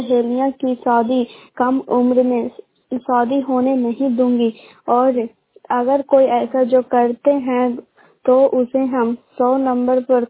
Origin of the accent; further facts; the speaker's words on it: Saidanpur, India; और मैं सैदनपुर गांव की रहने वाली हूँ